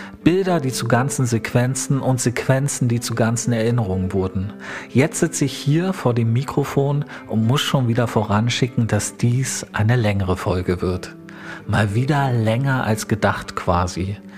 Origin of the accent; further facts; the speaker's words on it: Gardelegen, Saxony-Anhalt, Germany; Nicht nur im Studium in Hannover, sondern auch in Leipzig, in Potsdam, in Stahnsdorf und in meiner Heimat- und Geburtsstadt Gardelegen.